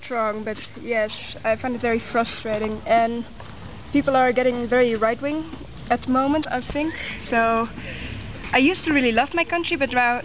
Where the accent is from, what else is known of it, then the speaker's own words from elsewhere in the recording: Netherlands; English is a second language; now in Peru; I'm from the Netherlands. I grew up in a small town, but now I live in Amsterdam. I'm living in Peru for 6 months